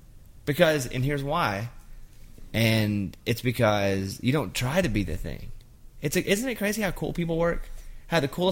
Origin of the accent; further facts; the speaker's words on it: Arkansas, United States; I'm a kid from Arkansas who grew up listening to … 96 country radio, but also was an alternative kid and a hip-hop kid.